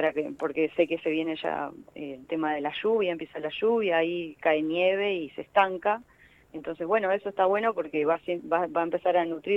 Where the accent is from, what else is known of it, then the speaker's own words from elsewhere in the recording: Argentina; nosotros como argentinos